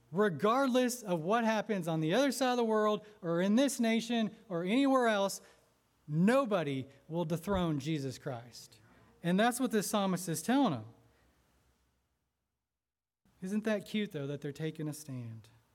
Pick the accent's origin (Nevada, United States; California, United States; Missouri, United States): California, United States; I came from Southern California, and we woke up sometimes in the middle of the night, the whole house is shaking, breaking apart, stuff's falling everywhere.